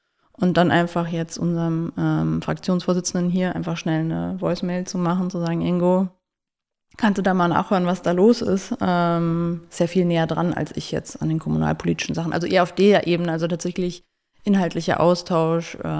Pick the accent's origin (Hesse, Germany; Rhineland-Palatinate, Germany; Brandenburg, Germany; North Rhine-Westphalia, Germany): Hesse, Germany; Grünberg; Ja, wie gesagt, ich komme aus Grünberg, da habe ich meine Kindheit verbracht, bin da aufgewachsen, bin in Licht geboren und da in Mittelhessen